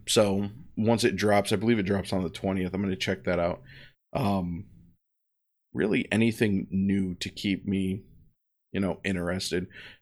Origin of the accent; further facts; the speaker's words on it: Ohio, United States; I mean, I still wear shorts because I'm from Ohio.